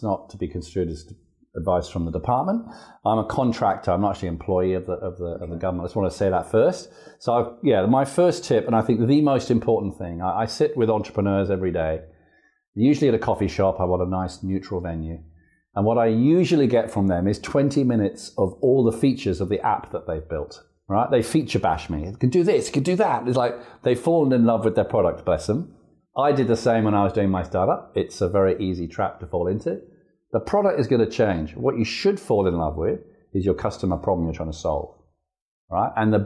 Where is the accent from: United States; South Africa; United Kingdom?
United Kingdom; England; moved away as an adult; also born or lived in Singapore; now in Perth, Australia; I came here 20 years ago as a school teacher from England. You can probably tell from my accent.